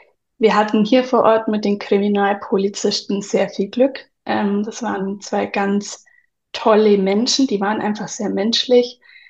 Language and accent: German; Bavaria, Germany; Ich komme aus dem Unterallgäu, habe einen Sohn und lebe mit meinem Mann und meinem Hund zusammen.